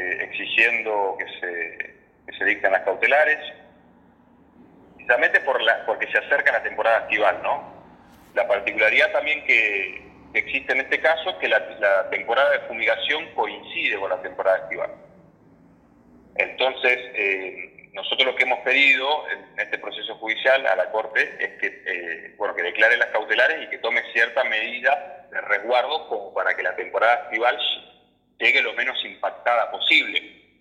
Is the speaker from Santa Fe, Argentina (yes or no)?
no; Rauch, Buenos Aires Province, Argentina; yo como soy de Rauch, por ahí tengo más conocimiento de allá